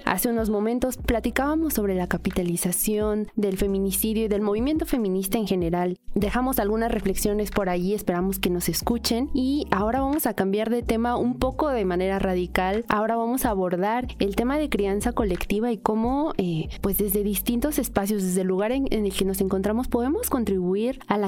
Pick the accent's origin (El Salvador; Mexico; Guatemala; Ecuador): Mexico; State of Mexico; yo que soy del Estado de México